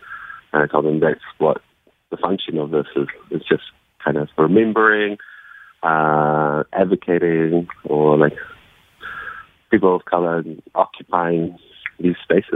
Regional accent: Nelson, New Zealand; also born or lived in Porirua; now in Wellington, New Zealand; So I was born in Porirua, and then I grew up in Nelson, Mr. Nelson. There aren't many Samoans in Nelson

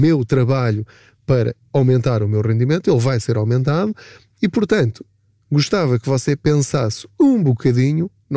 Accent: Portugal; Nós, enquanto portugueses, temos de mudar o nosso chip

